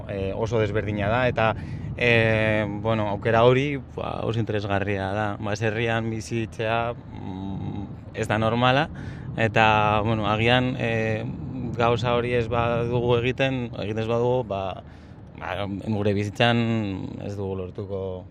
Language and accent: Basque; Vitoria-Gasteiz, Basque Country, Spain; Ni Gasteizkoa naiz.